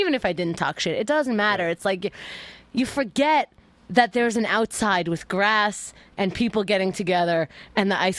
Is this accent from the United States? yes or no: yes; Queens, New York, United States; it's like they're right here because they're from Queens and we're from Queens.